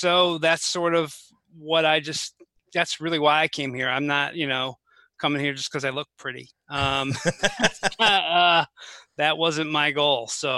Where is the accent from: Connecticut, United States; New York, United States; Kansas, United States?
Connecticut, United States; No, I grew up in Connecticut.